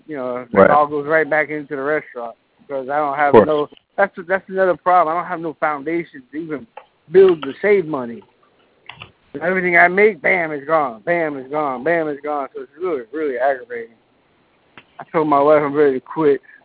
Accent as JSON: {"language": "English", "town": "Miami", "region": "Florida", "country": "United States", "lives_now": "Vero Beach, United States", "said": "So I'm from Miami originally. So I do what we do at home."}